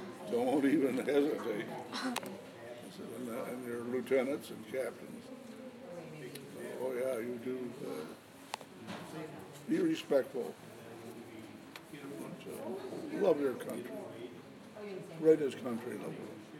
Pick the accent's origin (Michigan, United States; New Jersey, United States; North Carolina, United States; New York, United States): Michigan, United States; Livonia; Graduating 42 from Plymouth High School. 140 of us, that's all. And I grew up in Livonia, Rosedale Gardens